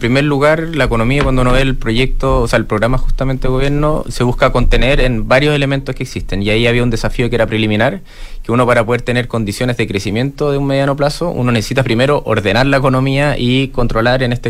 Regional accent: Chile; como chilenos

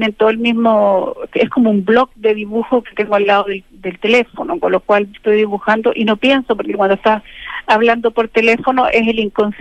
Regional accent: Chile; nosotros como chilenos

